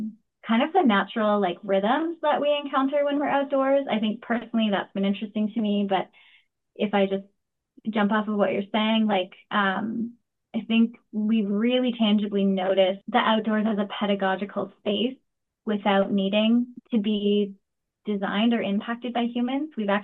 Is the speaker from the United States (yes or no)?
no; Guelph, Ontario, Canada; I grew up in Guelph